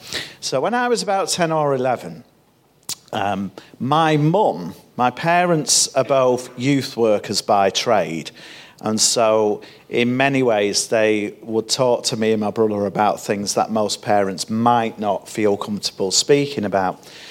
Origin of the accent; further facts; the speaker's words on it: Heywood, North West England, United Kingdom; I'm from Haywood in North Manchester.